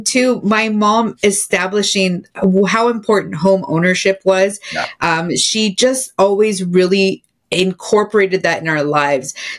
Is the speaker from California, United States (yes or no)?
yes; San Jose, California, United States; also born or lived in New York City; Originally San Jose, California, born and raised here. I lived here till I was about 19 years old. And then I moved to New York City